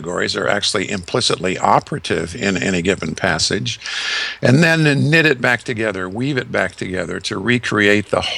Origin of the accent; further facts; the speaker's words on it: Grand Rapids, Michigan, United States; Well, you know, my hometown was Grand Rapids.